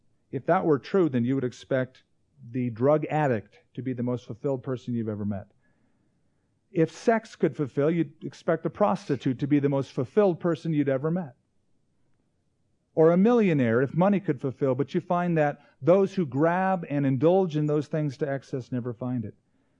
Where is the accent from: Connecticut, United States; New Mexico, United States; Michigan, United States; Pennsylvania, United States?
New Mexico, United States; I come from New Mexico, and we have crystal churches, metaphysical churches, dotting the streets, lining many of the cities in New Mexico.